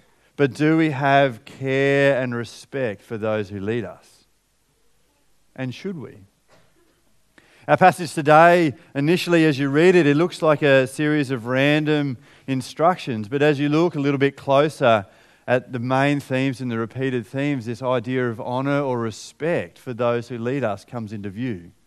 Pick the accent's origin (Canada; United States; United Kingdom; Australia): Australia; I love being Australian, but it is very different than the way other people work.